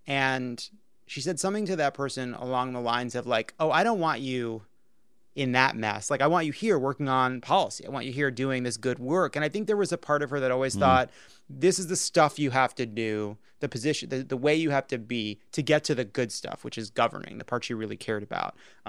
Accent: New York, United States; I'm not proudly from Long Island, you know, LIE, you know, raised, exit

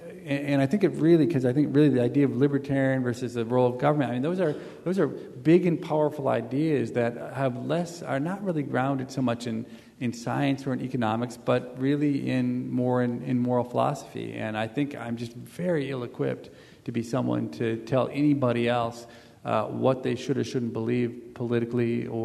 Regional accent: Chicago, Illinois, United States; Well, I'm from Chicago.

